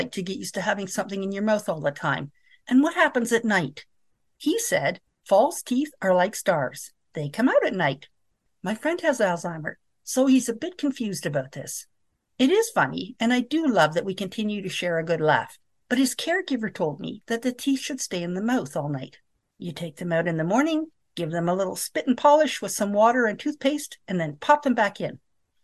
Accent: Ontario, Canada; born there; I was born on the Manitoulin Island with a French-Canadian grandfather and an Anishinaabe grandmother.

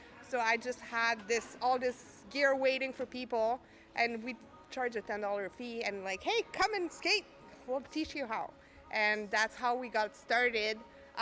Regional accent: Montreal, Quebec, Canada; now in Houston, United States; I am from Montreal originally. I live in Houston right now.

